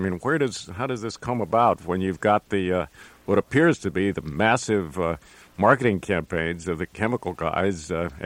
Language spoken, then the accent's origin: English; New York, United States; Well, as a New Yorker, the place is great.